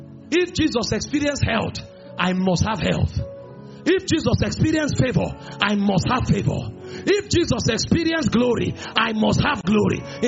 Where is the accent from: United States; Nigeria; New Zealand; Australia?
Nigeria; So when I step out, I am going out not as a Nigerian. Based on patriotism, I accept being a Nigerian. I will make my impact in this country.